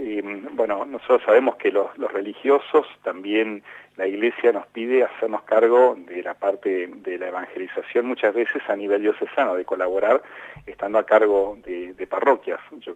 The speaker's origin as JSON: {"language": "Spanish", "town": "Paraná", "region": "Entre Ríos", "country": "Argentina", "tie": "born there", "said": "Bueno, yo nací en la ciudad de Paraná."}